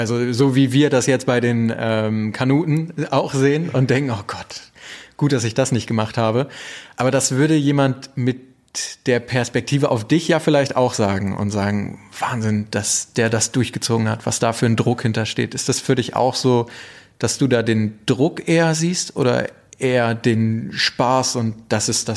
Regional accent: Minden, North Rhine-Westphalia, Germany; Ich komme aus der Gegend um Minden

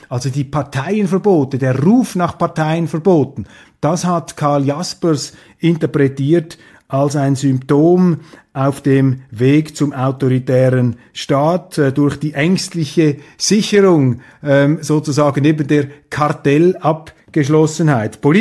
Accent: Switzerland; das steht mir nicht zu, als Schweizer da herumzumäkeln

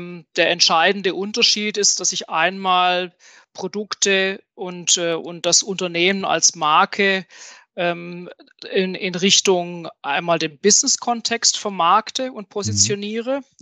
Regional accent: Southwest Germany, Germany; Ich komme hier aus dem Südwesten von Deutschland, bin dort zu Hause, wo der gute Wein wächst und die Menschen das Leben genießen.

